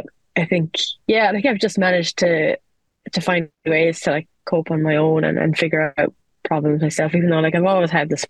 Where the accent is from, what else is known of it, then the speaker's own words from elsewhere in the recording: Ireland; being an Irish player